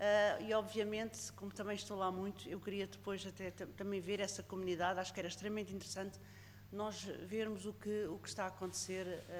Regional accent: Setúbal, Portugal; o mais rápido foi ir a Setúbal, por acaso é a minha terra

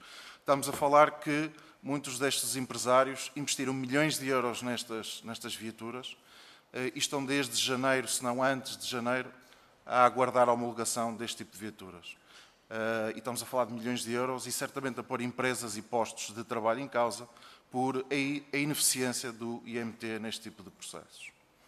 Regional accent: Braga, Portugal; uma empresa de Braga, que é a minha terra

